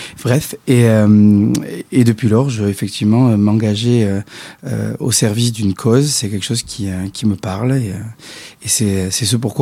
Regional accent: Dax, Nouvelle-Aquitaine, France; je suis né à Dax. Après, mon parcours est un peu plus court et plus local, entre guillemets. Je n'ai pas trop bougé. Voilà, maintenant, j'habite en Chalos.

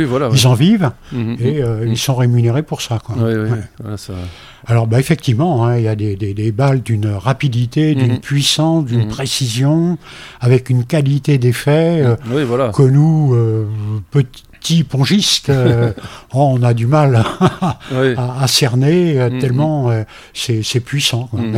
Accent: Angers, Pays de la Loire, France; Je suis originaire du Maine-et-Loire et de la ville d'Angers.

